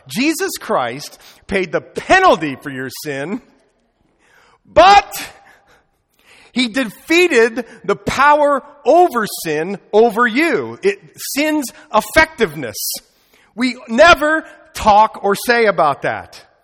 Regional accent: Ireland; I'm Irish, so I get angry.

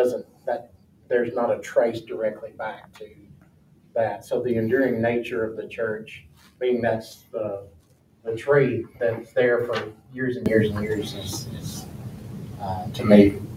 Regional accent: Killen, Alabama, United States; the church where I grew up in Killen.

